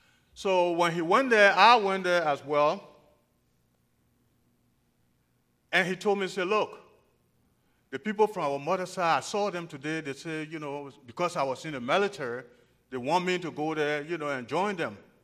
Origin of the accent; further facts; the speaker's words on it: Liberia; I come from Liberia. And as you've heard, or you may have heard, that in Liberia there was civil war for a long time.